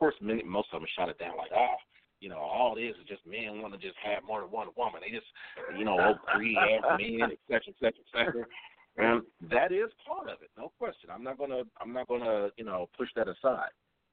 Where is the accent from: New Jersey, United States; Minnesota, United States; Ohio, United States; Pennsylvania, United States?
Ohio, United States; And I'm from Ohio, though. Can't be too much different.